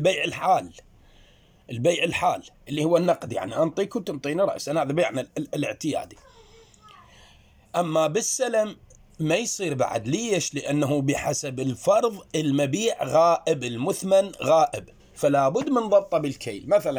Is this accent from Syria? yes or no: no; Iraq